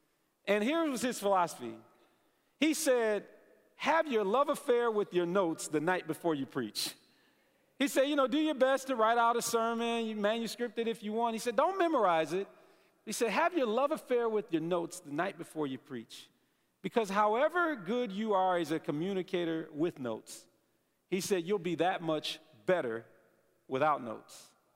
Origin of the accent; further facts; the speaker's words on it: Detroit, Michigan, United States; instead of watching my hometown Detroit Lions lose another football game